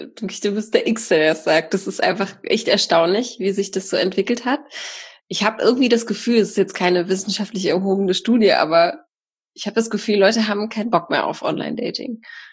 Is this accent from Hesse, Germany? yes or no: no; North Rhine-Westphalia, Germany; NRW, da schlägt mein Herz auch für, komme ich ja auch her.